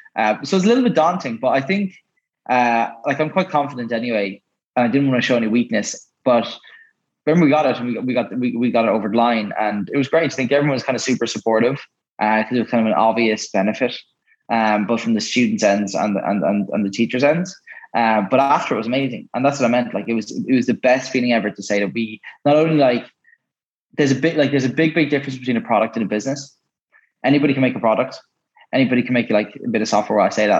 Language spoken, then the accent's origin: English; Maynooth, Leinster, Ireland; I'm from Maynooth and in Kildare.